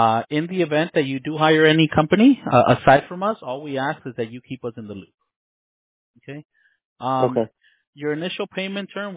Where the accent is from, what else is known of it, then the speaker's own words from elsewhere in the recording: Mexico; because I'm from Mexico and I go to Mexico, you know, I go to Monterrey or sometimes right there to TJ Tijuana.